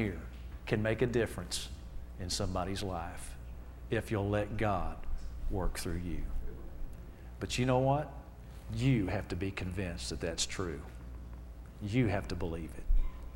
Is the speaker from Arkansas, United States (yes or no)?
yes; Arkansas, United States; And I'm from Arkansas. Praise the Lord. Hallelujah.